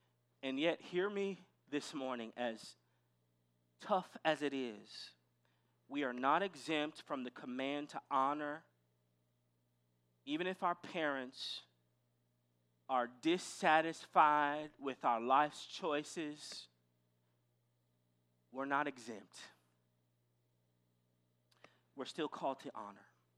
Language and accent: English; Midwest, United States; also born or lived in South; now in San Francisco, United States; I grew up in the Midwest and spent years doing ministry in the South